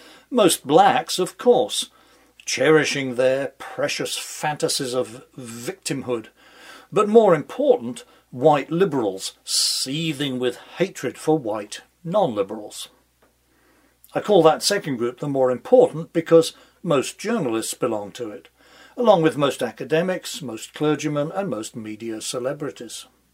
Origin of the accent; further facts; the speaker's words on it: New York, United States; New York is my home state, so I take a particular interest.